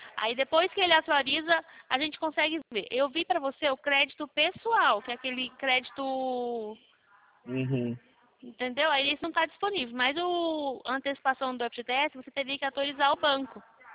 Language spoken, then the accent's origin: Portuguese; Ceará, Brazil; Mas acho que é por causa, tipo, cearense, né? Eu sou cearense, né? Então a gente é mais assim, né?